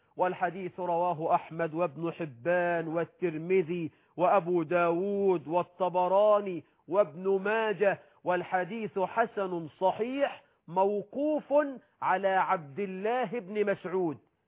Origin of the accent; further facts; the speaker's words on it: Egypt; عندنا في مصر مثل بيقول: قالوا للحرام احلف الجلك الفرج.